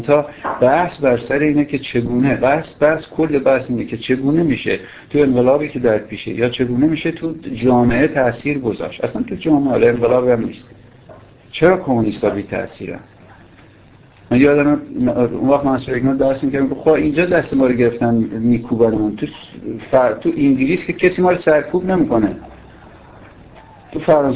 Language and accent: Persian; Tehran, Tehran Province, Iran; برای من که از تهران اومدم کردستان واقعا تکون دهنده بود